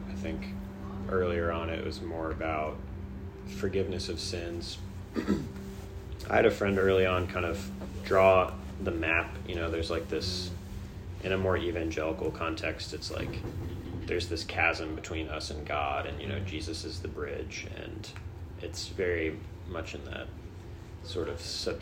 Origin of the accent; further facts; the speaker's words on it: Florida, United States; I'm from South Florida, but my parents are from the Midwest